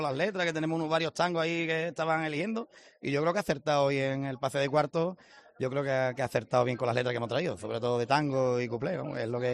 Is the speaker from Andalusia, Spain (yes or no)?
yes; Chiclana de la Frontera, Andalusia, Spain; que yo soy de Chiclana